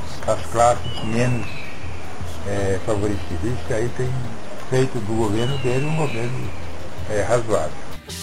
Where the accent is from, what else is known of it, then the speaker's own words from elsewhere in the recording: Minas Gerais, Brazil; eu sou natural do sul de Minas, né? E eu vivi até os 18 anos, né, no interior, né? E posteriormente eu fui prestar o serviço militar e vim para a capital, já depois de casado